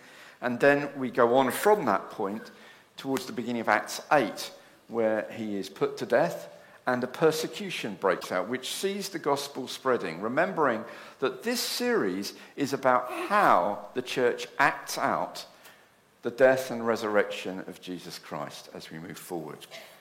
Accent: South East England, United Kingdom; I was brought up in Kent.

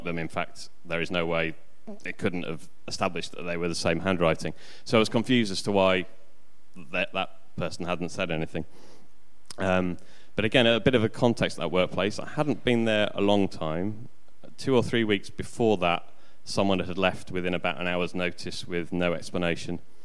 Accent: Leeds, Yorkshire and the Humber, United Kingdom; I'm from Leeds, important thing to get in there, and live around the corner, been at Belmont for about 2.5 years.

